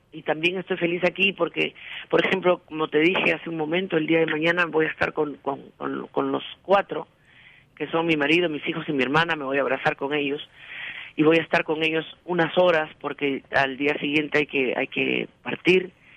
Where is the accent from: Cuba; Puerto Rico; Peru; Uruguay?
Peru; yo mi sede, mi sitio, mi tierra, mi todo es el Perú. Yo me tengo que compartir entre los dos países, ¿no?